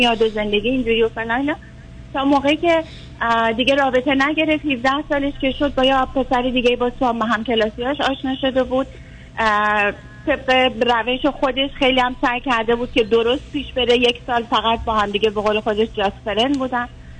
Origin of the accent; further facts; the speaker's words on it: Iran; moved away as an adult; now in Netherlands; من موقعی که از ایران اومدم با دخترم جدا نشده بودم هنوز